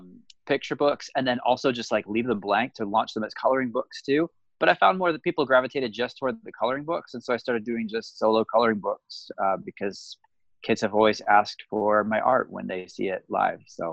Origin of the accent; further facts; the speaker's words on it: Hawaii, United States; now in San Diego, United States; I'm from Hawaii and currently live in San Diego.